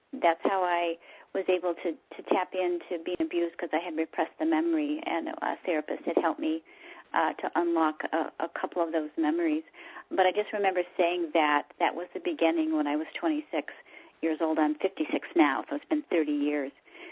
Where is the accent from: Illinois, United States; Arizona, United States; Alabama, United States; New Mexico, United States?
Illinois, United States; And then I moved back to Illinois, my hometown.